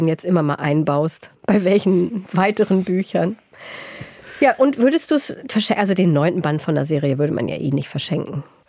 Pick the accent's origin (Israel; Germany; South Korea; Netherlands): Germany; Northern Germany; Aber klar, man kann es auch als Norddeutscher lustig finden.